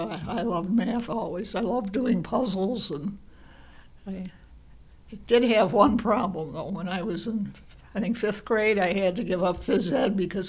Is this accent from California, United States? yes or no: no; Cleveland, Ohio, United States; West 129th Street. It was south of Lorain. The street ended on our block, and there was a creek in back of the houses across from us.